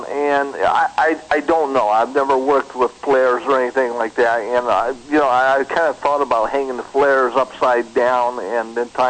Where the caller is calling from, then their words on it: Phoenix, Arizona, United States; Hey, Kevin … calling from Phoenix.